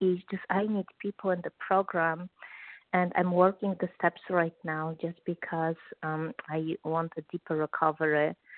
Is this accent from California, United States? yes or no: yes; Los Angeles, California, United States; I'm compulsive overeater from Los Angeles.